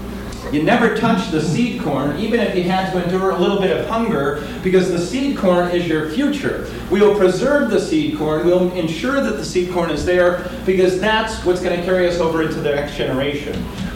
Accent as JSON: {"language": "English", "region": "Iowa", "country": "United States", "lives_now": "Seattle, United States", "said": "I came from Iowa, and because of climate and community, I wish we had more time to talk about the second one, there was very little homelessness in the towns we lived in Iowa."}